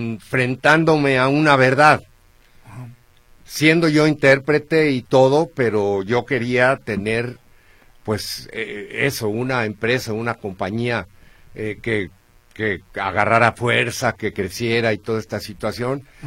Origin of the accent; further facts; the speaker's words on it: Mexico; el símbolo nacional para nosotros como mexicanos